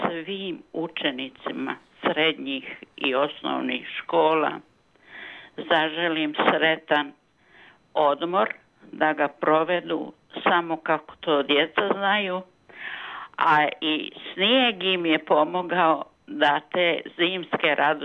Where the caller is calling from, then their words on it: Kozarska Dubica, Republika Srpska, Bosnia & Herzegovina; iz Kozarske Dubice.